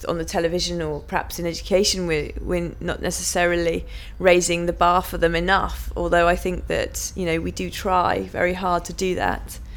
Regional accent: Fordingbridge, South West England, United Kingdom; also born or lived in Salisbury; I was born in Oddstock Hospital in Wiltshire, in Salisbury, so I haven't ever really travelled too far away from the point where I was born. Lived in Fordingbridge. My mum and dad still live in the house where I grew up

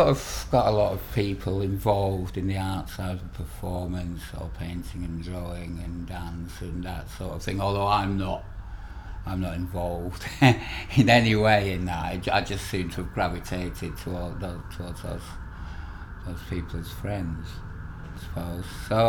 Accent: Lancaster, North West England, United Kingdom; moved away as an adult; now in London, United Kingdom; I'm 47 years old, and I'm originally from Lancaster in the Northwest, but I've been in London now for probably over 20 years, so... More of a Londoner than a Northerner, really.

